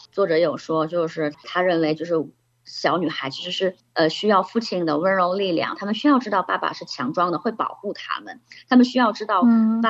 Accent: northern China, China; 北方人，那我也是北方人

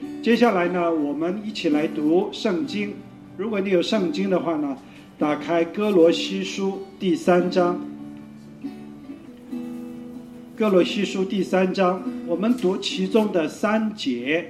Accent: China; moved away; 我是中国人，我来到这里

